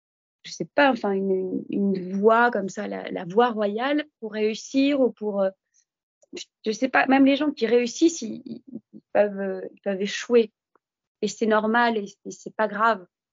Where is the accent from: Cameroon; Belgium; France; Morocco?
France; born there; j'ai la nationalité française. Oui, je suis née en France. Oui, j'ai toute une culture française